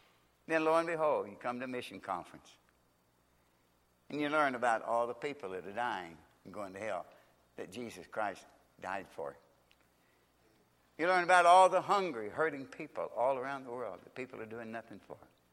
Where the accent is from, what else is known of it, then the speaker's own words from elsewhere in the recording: Kentucky, United States; Lord, I'm from Kentucky. I have a hard time with English.